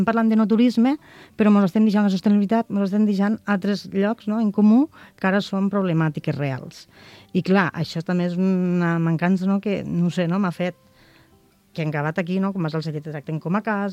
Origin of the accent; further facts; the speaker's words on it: Catalonia, Spain; jo vinc del Delta, que és molt pla